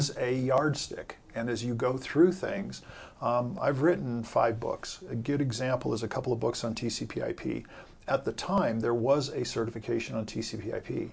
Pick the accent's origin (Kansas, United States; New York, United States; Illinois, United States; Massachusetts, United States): Massachusetts, United States; Chicopee; So, a kid from a city block, grew up in Chicopee, Massachusetts, which is in Western Mass.